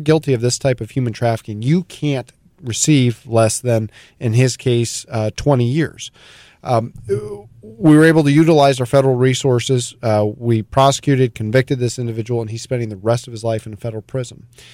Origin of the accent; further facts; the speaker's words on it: Vermilion, Ohio, United States; moved away; also born or lived in Washington, D.C.; I grew up in Vermilion, lived mm-hmm. in Vermilion until my dad got elected to Congress. And then once he got elected to Congress, our entire family, we moved out to Washington, D.C.